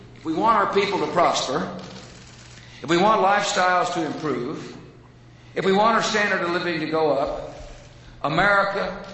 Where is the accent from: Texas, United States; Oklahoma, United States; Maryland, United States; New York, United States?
Texas, United States; You know, he knows I'm from Texas.